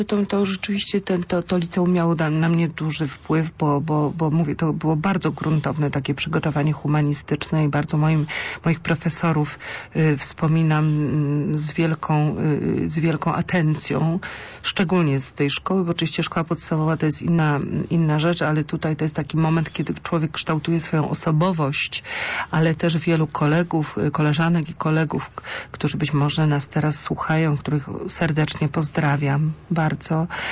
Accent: Poznań, Greater Poland Voivodeship, Poland; Pochodzę z Poznania, więc dlatego to podkreśliłam. Jestem poznańczanką, mam tutaj cała moja rodzina … są właśnie bardzo związani z Wielkopolską głównie.

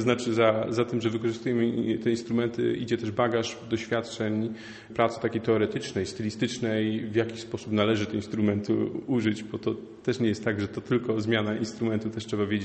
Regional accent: Poznań, Greater Poland Voivodeship, Poland; Poznań to moje rodzinne miasto

